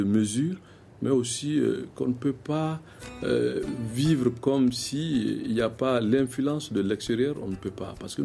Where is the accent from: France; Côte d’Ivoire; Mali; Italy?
Mali; je suis un Malien